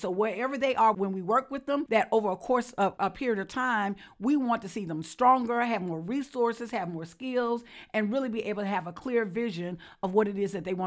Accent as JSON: {"language": "English", "town": "Selma", "region": "Alabama", "country": "United States", "said": "when I go to Brussels or I go to South Africa, I'm constantly hearing people, when I say I'm from Selma, that talk about how inspired they were of the civil rights movement."}